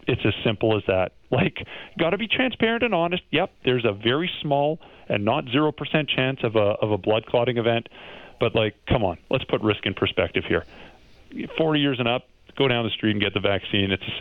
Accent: Alberta, Canada; You know, I'm from Alberta originally, and like the May 2 4 long weekend, everyone goes camping

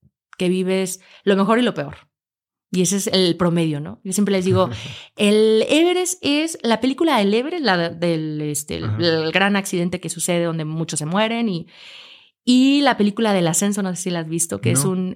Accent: Aguascalientes, Mexico; born there; es que yo nací en Aguascalientes, no tengo montañas a un lado

